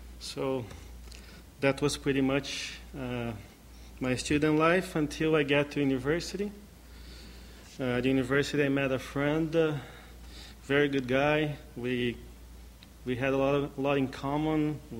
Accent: Brazil; English is a second language; now in Canada; I was raised, first of all, as a Catholic. I was raised in Brazil. My family, my father has a Italian background, and my mom a Portuguese background. So, as very much expected, a Catholic family. And I studied in a Catholic school

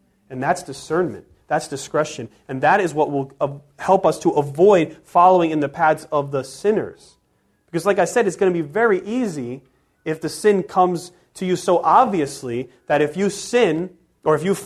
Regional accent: Bayonne, New Jersey, United States; I mean, I grew up in Bayonne.

